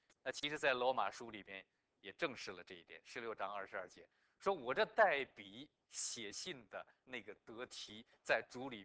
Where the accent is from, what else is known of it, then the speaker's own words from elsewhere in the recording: northern China, China; 我记得我小的时候在北方农村的时候呢